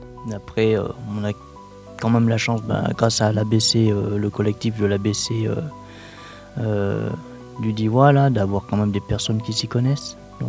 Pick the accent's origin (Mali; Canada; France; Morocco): France; Blacons, Auvergne-Rhône-Alpes; Moi, je suis de Blacon, dans la vallée.